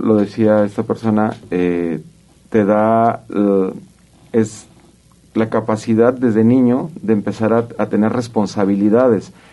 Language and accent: Spanish; San Antonio Juanacaxtle, Jalisco, Mexico; nosotros crecimos en otra época sin tanta tecnología, yo crecí en un rancho en San Antonio Juanacaxtle, municipio de Juanacatlán, aquí cerca de Guadalajara